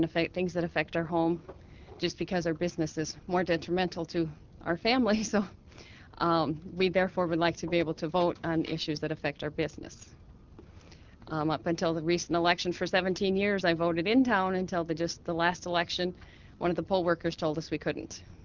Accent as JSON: {"language": "English", "town": "Winter", "region": "South Dakota", "country": "United States", "said": "I'm from Winter, South Dakota."}